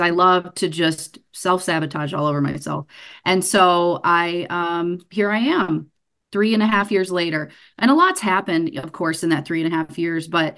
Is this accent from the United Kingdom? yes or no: no; Kalamazoo, Michigan, United States; And I'm born and raised in Kalamazoo.